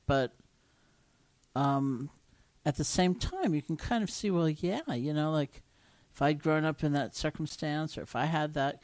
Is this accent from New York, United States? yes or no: yes; New York, United States; I couldn't, I'm a New Yorker.